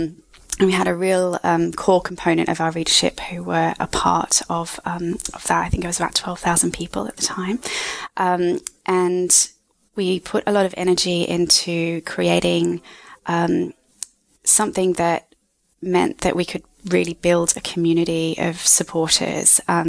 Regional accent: Australia; I am from Australia

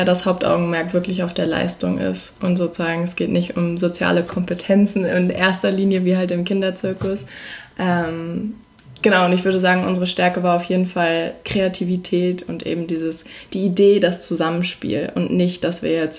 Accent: Hamburg, Germany; Wir kommen aus Hamburg, sind beide 24 Jahre alt und sind vor 3 Jahren an die Artistenschule in Berlin gegangen, beziehungsweise vor 6 Jahren.

